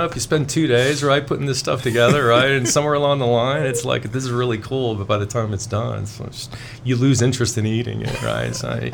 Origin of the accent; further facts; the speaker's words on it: Avon Lake, Ohio, United States; No, I'm originally from Cleveland, west side of Cleveland, Avon Lake. Moved around quite a bit as a kid, but you know, primarily graduated from high school in Avon Lake.